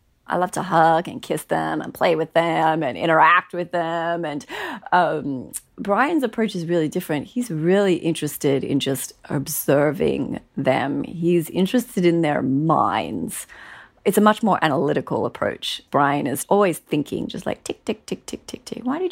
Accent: Australia; growing up in Australia

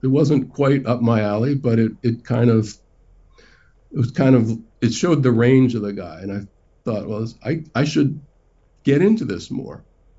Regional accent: Baltimore, Maryland, United States; the Worldcon was in Baltimore, and I was from Baltimore

